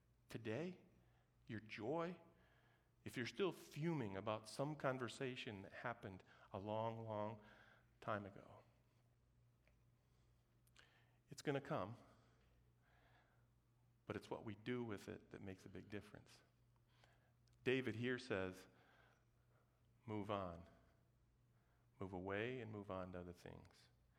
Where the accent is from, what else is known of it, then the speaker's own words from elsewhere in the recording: Brazil; growing up in Brazil, soccer was a pretty big deal.